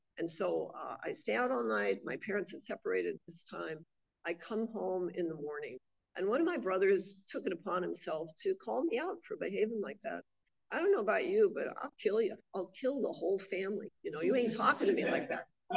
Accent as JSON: {"language": "English", "region": "Montana", "country": "United States", "tie": "born or raised there", "said": "and I grew up in Montana, and so I was drinking on the reservations."}